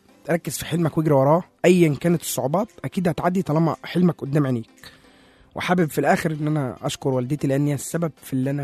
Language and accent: Arabic; Sharqia Governorate, Egypt; now in Cairo, Egypt; انا واحد جاي من الشرقية على القاهرة